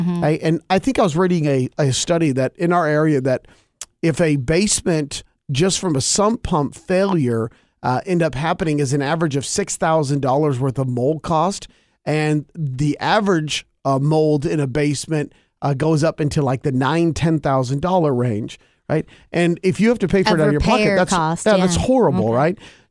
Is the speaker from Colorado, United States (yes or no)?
yes; Colorado, United States; I'm from Colorado, I don't have problems driving in the snow.